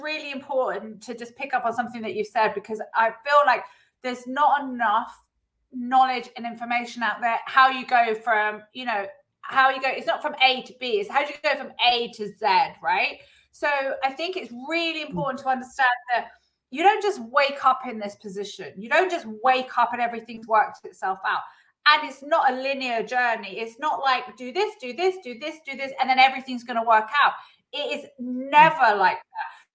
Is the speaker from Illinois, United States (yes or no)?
no; California, United States; born there; I was born in California.